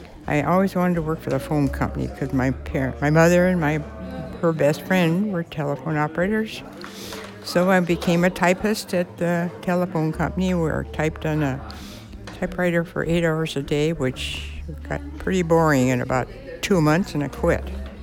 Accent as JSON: {"language": "English", "town": "Seattle", "region": "Washington", "country": "United States", "tie": "born or raised there", "said": "Well, I grew up in Rainier Valley on Empire Way until I was... I went to high school in the, from that home and lived there at on Empire Way until I was married at about 18 years old."}